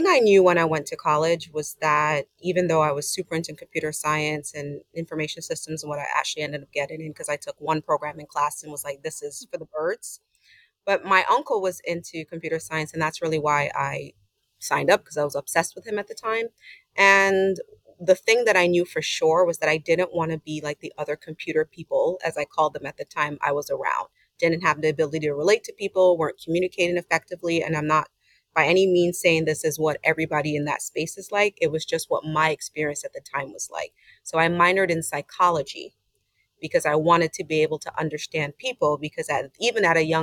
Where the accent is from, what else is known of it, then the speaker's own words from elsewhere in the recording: Barbados; now in United States; I hail from Barbados. You know, you mentioned that I was an island girl. So the island is Barbados, born and raised, moved to the US